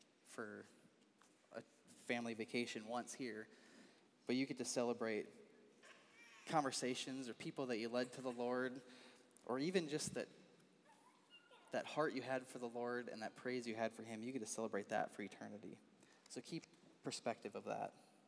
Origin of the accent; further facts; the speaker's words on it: Wisconsin, United States; born or raised there